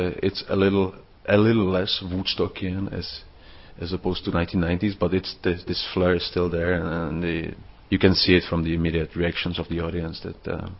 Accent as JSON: {"language": "English", "country": "Czechia", "tie": "born or raised there", "second_language": "English", "said": "I started to go to a local cinema in my hometown, which is a small town about 100 kilometers outside of Prague."}